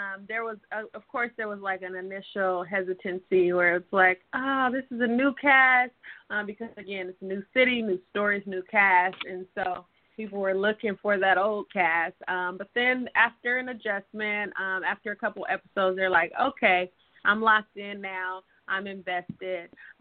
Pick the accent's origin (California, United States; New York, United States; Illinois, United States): California, United States; Los Angeles; And so we're originally from Los Angeles, so we were like, okay, let's move back to Los Angeles, where our family is, where our village is.